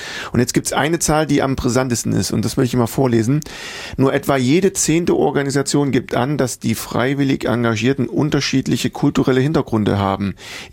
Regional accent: Gothenburg, Västra Götaland County, Sweden; now in Germany; Göteborg, meine alte Heimat, wie ihr alle wisst.

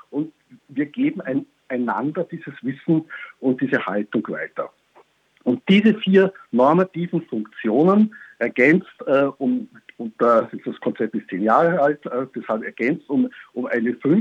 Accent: Austria; wie es bei uns in Österreich heißen

